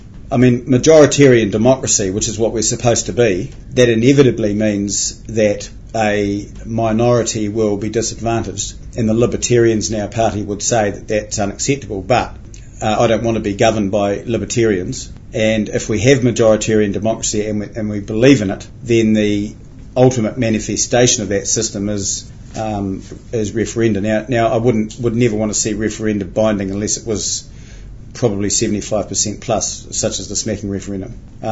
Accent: Gisborne, New Zealand; Gisborne.

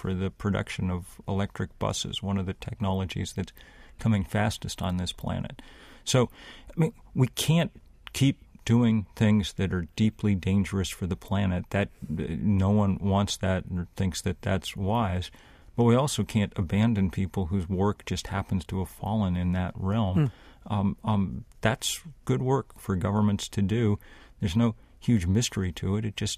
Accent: United States; there's no need to be kind to me just because I'm an American.

